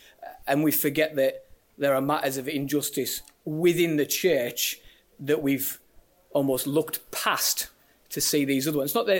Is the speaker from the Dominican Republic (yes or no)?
no; Silksworth, North East England, United Kingdom; also born or lived in Sunderland; so I grew up in Silkswith, which is an ex-mining village in northeast of England. It's now, it's now, I'm not even the most southerly suburb of Sunderland, but that's where it is. I grew up there.